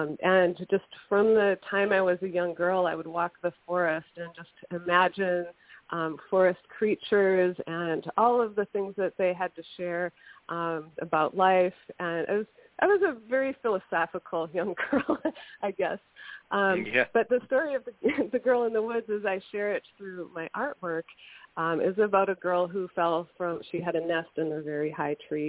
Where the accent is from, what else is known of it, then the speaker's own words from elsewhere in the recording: Wisconsin, United States; You mentioned in the introduction that I'm from Northeast Wisconsin, and my inspiration, first and foremost, comes from nature.